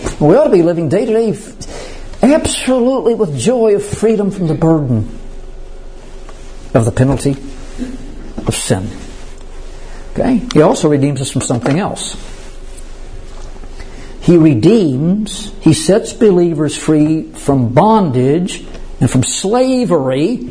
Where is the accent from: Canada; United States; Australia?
United States; I'm an American. I'm born in the land of the free and the land of the brave.